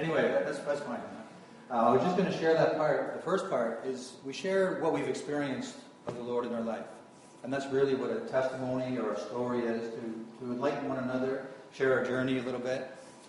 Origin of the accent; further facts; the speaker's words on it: Toronto, Ontario, Canada; So I grew up in Toronto. 1960 I was born.